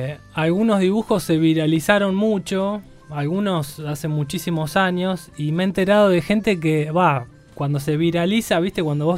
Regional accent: Buenos Aires, Argentina; born there; now in El Bolsón, Argentina; Yo nací en Buenos Aires.

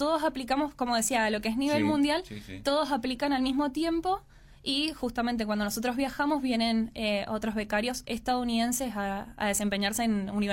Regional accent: Mendoza, Argentina; Como soy la única de Mendoza que va a ser más local quizás lo mío, pero siempre obviamente tenemos que hablar en general sobre Argentina.

